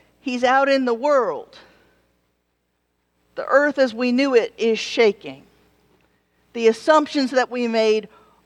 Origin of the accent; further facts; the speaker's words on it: Georgia, United States; You all may know that I'm originally from Georgia, so I know about tornadoes and stuff